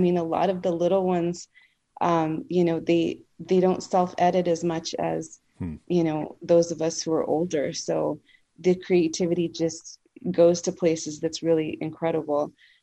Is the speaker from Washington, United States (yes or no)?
no; El Paso, Texas, United States; And when I moved back to my hometown, El Paso, I felt very committed to wanting to create a program of filmmaking workshops.